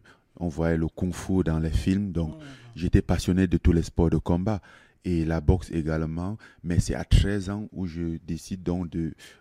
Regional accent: Cameroon; Je suis né au Cameroun, j'ai grandi au Cameroun.

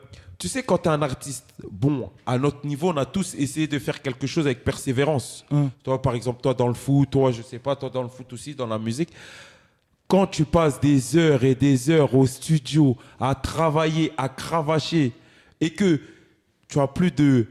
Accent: Côte d’Ivoire; en tant qu'Ivoirien, là, je peux me permettre d'en parler

